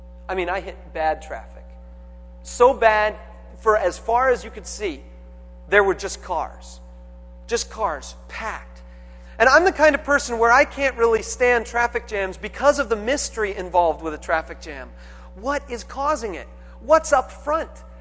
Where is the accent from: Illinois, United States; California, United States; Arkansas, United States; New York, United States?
California, United States; Victorville; Or I'm from Victorville and Apple Valley and Hesperia, this little area in here.